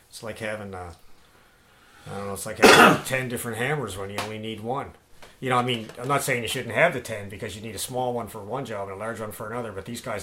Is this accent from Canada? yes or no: yes; Spryfield, Nova Scotia, Canada; Spryfield.